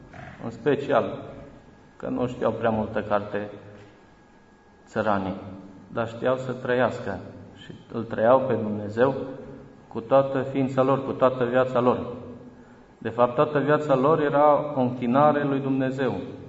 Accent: Prund, Romania; Eu vin din Prund și stau pe o uliță, cred că vreo 5 km până aici.

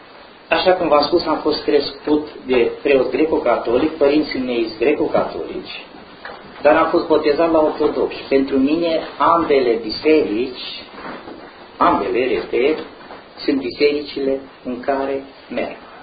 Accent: Cluj County, Romania; Eu am fost crescut de un preot greco-catolic. Toată zona Văii Someșului, pe unde am crescut eu, de la Dej în jos, câteva comune numai au fost ortodoxe, restul toate au fost greco-catolice.

